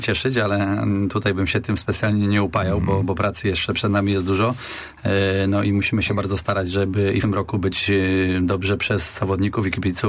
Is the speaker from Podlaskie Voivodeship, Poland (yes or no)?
no; Iwno, Greater Poland Voivodeship, Poland; No, Iwna to ma olbrzymią tradycję. Ja zresztą stamtąd pochodzę i bardzo się z tego szczycę.